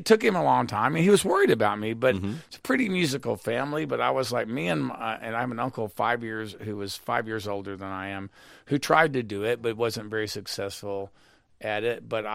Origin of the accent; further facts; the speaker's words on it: Texas, United States; I grew up in Texas with long hair and cowboy boots, and so I was sort of culturally confused for a while